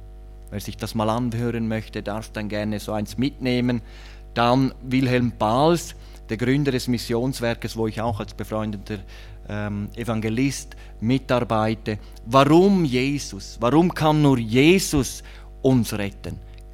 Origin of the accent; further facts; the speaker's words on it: Switzerland; ich komme ja aus der Schweiz